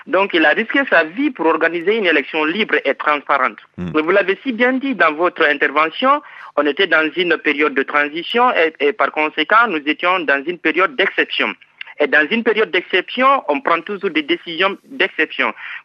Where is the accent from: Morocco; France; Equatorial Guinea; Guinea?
Guinea; now in Münster, Germany; Je suis guinéen. Je vis à Münster, ici en Allemagne, en tant qu'observateur africain, parce que je suis panafricain, je suis guinéen.